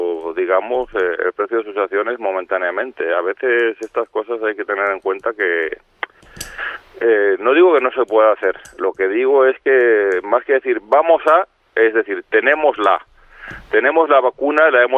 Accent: Castile and León, Spain; Castilla y León, que es de donde yo vengo y yo lo sé por mis padres que están allí

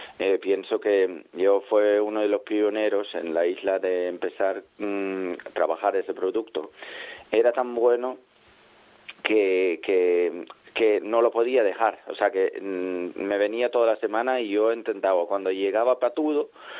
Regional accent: Denmark; Spanish is a second language; yo, como buen danés

